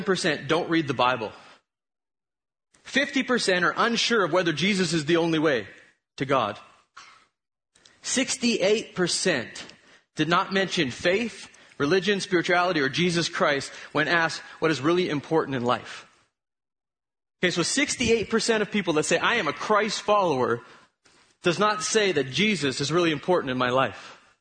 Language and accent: English; Canada; but I'm a Christian. Why? How? Because I'm Canadian.